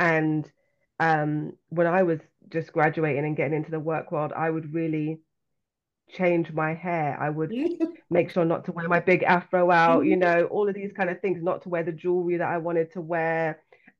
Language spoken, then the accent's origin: English; London, United Kingdom; accent: London; And I grew up in London, and London, well, if you've got people from the UK or anyone from the US who watches Top Boy, that's the kind of slang that I had.